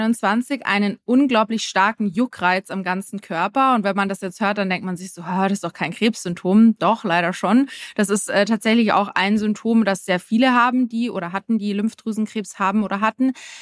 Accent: Munich, Bavaria, Germany; now in Berlin, Germany; hast du ja schon gesagt am Anfang. Ich komme aus Berlin, aber eigentlich aus München. Ich bin 2018 nach Berlin gezogen

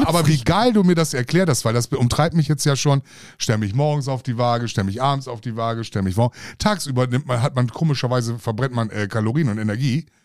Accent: Bremen, Germany; ich komme aus Bremen.

